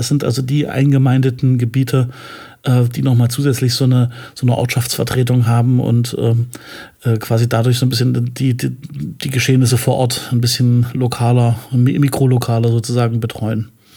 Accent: Leipzig, Saxony, Germany; als Leipziger

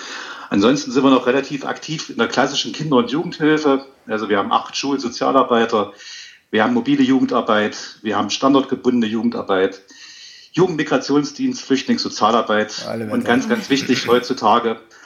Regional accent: Bad Langensalza, Thuringia, Germany; born there; Also ich bin Geschäftsführer eines Diakonieverbundes in Nordsachsen. Gebürtig in Bad Langsalza, hat es mich dann doch irgendwann mal in die Ferne gezogen.

